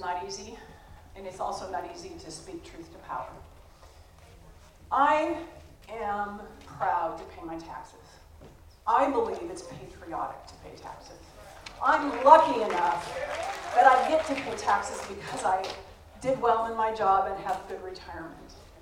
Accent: United States; and so I'm proud American paying my taxes.

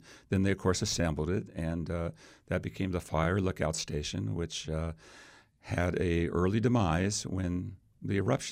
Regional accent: Vallejo, California, United States; I was raised in the Bay Area in Vallejo.

